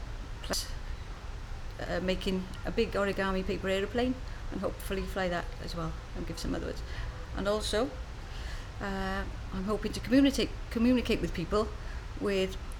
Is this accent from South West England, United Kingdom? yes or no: no; Newport, Wales, United Kingdom; I'm 52, and I come from Newport in Wales.